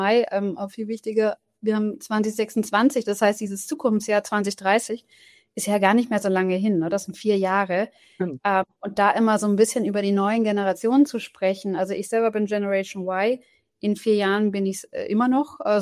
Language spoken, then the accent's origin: German; Bavaria, Germany; now in Berlin, Germany; ich komme nicht ursprünglich aus Berlin, wo ich jetzt wohne, sondern aus Franken, aus Bayern.